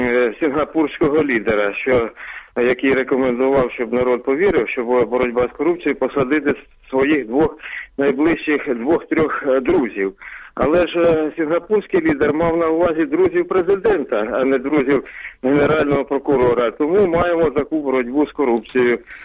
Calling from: Sumy Oblast, Ukraine

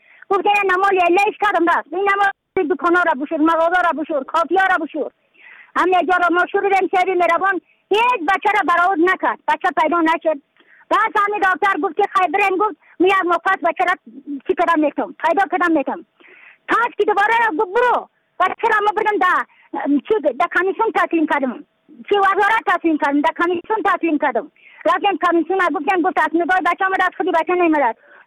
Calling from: Badakhshan, Afghanistan; از بدخشان هستم، مرکز بدخشان

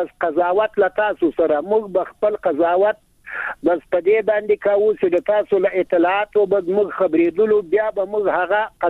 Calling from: Ghazni, Afghanistan; د غزنی د ولایت د ناوی د ولسوالینا

